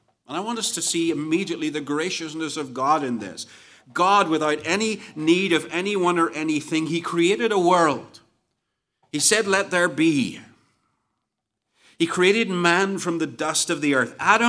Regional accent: Ireland; And then secondly, because I'm Irish, I'm going to ask the question, what does this mean?

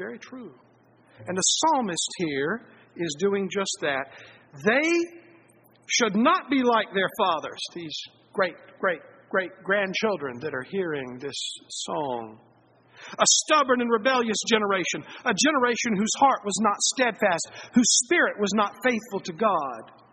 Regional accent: Rice, Virginia, United States; I said, "Well, it's kind of from Central Virginia."

